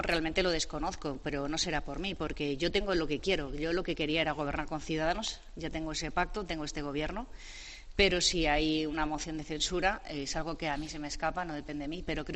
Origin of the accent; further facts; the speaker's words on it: Community of Madrid, Spain; los madrileños somos españoles por encima de todo